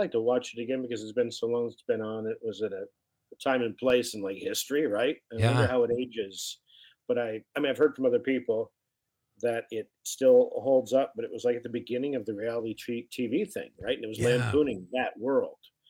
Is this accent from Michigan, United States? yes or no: yes; Battle Creek, Michigan, United States; I'm from Serial City.